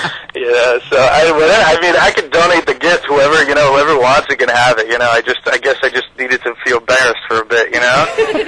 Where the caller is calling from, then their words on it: Miami, Florida, United States; Oh, Miami, yeah. I'm from Miami.